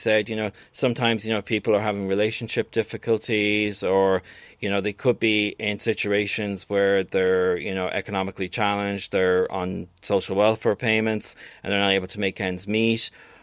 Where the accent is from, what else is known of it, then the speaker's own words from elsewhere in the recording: Connacht, Ireland; I'm actually originally from County Galway